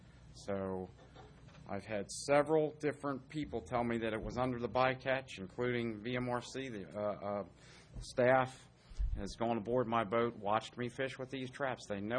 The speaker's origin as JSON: {"language": "English", "town": "Chincoteague", "region": "Virginia", "country": "United States", "said": "I'm a commercial fisherman from Chincoteague, Virginia."}